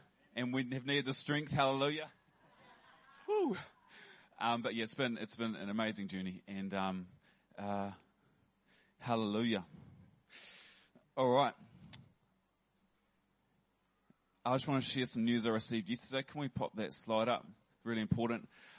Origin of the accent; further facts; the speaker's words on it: Christchurch, Canterbury, New Zealand; Hey, I grew up in Christchurch. Family of five. It's all right too. Family of five.